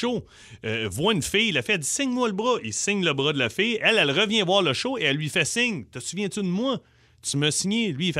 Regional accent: Montreal, Quebec, Canada; Tu viens d'où? Je viens de Montréal.

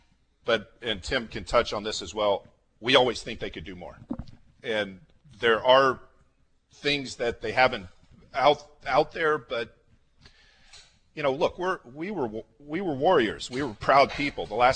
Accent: Los Angeles, California, United States; I'm from Los Angeles. I come out here.

